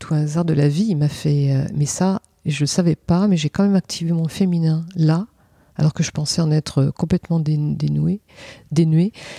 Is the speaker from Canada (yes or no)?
no; Nantes, Pays de la Loire, France; also born or lived in Paris; Non, c'est quand, à un moment, on est parti de Paris pour habiter à Nantes. Nantes, c'était la ville de mon enfance que j'avais bien fui pendant 20 ans.